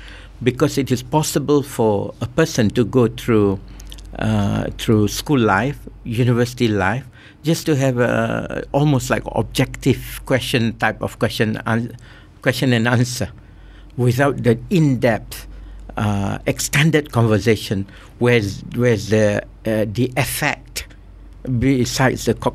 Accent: George Town, Penang, Malaysia; I grew up in Penang, Georgetown.

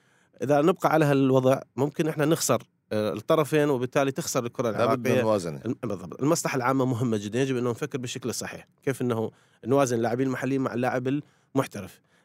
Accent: Iraq; الملاعب الان اصبحت مفخره بالنسبه لنا احنا كعراقيين

